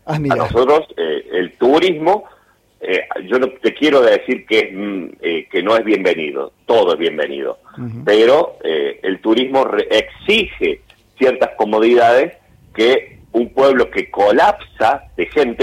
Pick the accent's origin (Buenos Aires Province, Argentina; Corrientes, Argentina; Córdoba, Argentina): Córdoba, Argentina; yo soy cordobés